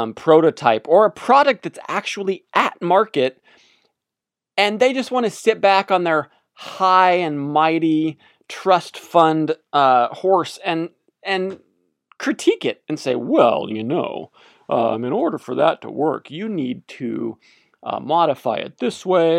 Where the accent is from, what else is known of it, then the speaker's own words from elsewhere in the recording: Albuquerque, New Mexico, United States; But growing up in New Mexico, in Albuquerque, a lot of the streets, they slope towards or away from, whichever way you're aiming.